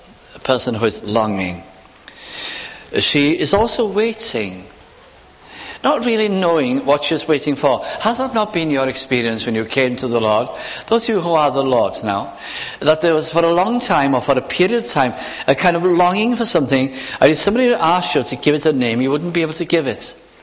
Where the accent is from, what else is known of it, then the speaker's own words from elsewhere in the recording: North West England, United Kingdom; I was brought up in the Welsh community in South Lancashire.